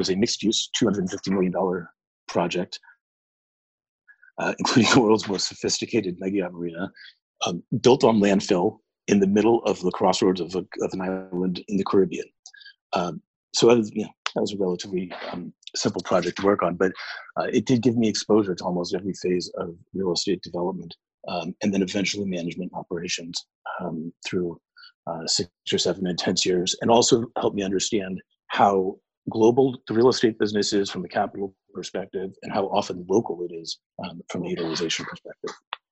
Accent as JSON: {"language": "English", "town": "Seattle", "region": "Washington", "country": "United States", "said": "I'm originally from Seattle, and I went to college and studied music, ethnomusicology."}